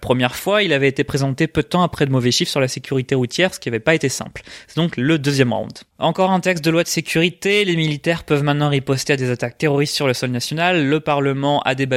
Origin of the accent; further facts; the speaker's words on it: Paris, Île-de-France, France; En tant que parisien, je me sens très footix de cette belle victoire